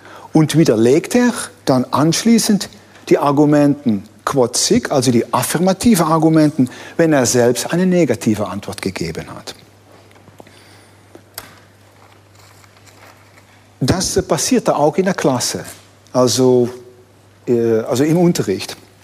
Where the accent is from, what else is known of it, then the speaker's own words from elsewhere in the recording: Netherlands; ich bin ja ein Niederländer